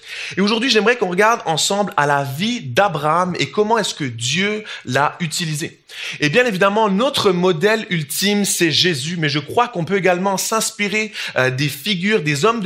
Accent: Switzerland; now in Canada; moi je viens de la Suisse

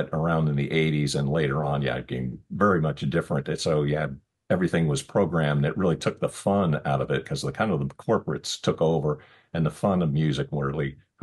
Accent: New Jersey, United States; Yeah, growing up in New Jersey, we were near New York, so it was WABC.

